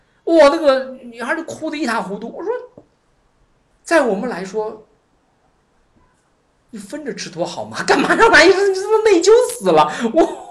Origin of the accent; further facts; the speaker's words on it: China; 我们中国人现在不缺乏爱，爱的过度，爱没有传续下来，